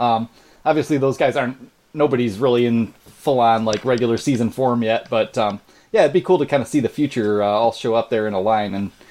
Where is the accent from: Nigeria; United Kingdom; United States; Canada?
Canada; And as a Canadian, I don't know for sure if you know this